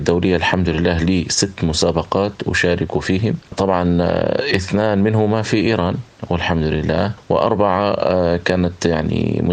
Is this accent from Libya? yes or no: yes; Tripoli, Tripoli District, Libya; من طرابلس، أصلا وسكنا، يعني أصلي من طرابلس وأسكن في قلبي طرابلس.